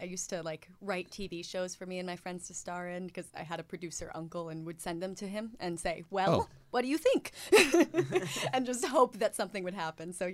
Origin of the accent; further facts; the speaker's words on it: Westchester, New York, United States; I'm born and raised in New York, but Westchester, New York